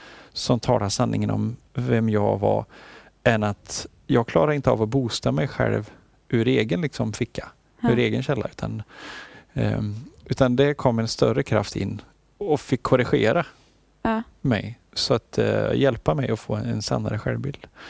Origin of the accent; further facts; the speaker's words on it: Arvika, Värmland, Sweden; videobutiken i Arvika där jag är uppvuxen